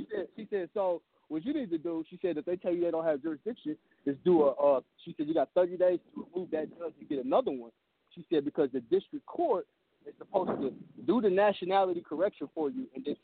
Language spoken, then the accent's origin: English; Kansas, United States; born there; now in Missouri, United States; because of the fact that I was born in Kansas, but I reside in Missouri.